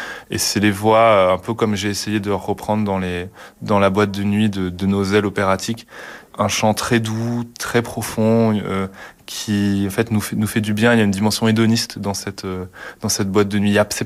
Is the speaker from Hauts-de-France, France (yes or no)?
yes; Tourcoing, Hauts-de-France, France; J'ai grandi à Tourcoing